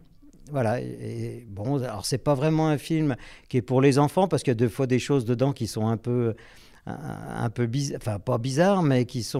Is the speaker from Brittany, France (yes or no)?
no; Bourg-en-Bresse, Auvergne-Rhône-Alpes, France; born there; Je suis né à Bourg-en-Bresse, ici, comme vous. Et puis, j'ai 62 ans.